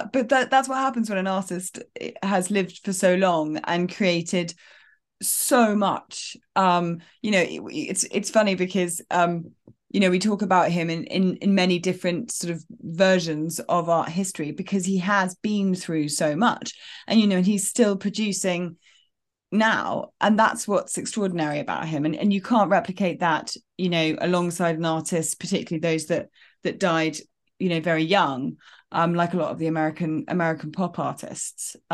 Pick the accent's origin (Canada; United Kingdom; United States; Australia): United Kingdom; England; as somebody, as an English person, yes, I've been to Yosemite